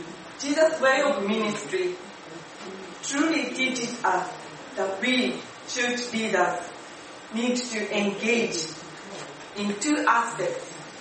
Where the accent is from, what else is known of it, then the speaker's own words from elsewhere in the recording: Japan; now in Vancouver, Canada; I'm serving for Church Plant, the Church of All Nations, here in Vancouver. I come from Japan, where Christianity has been less than 1% of the population for decades.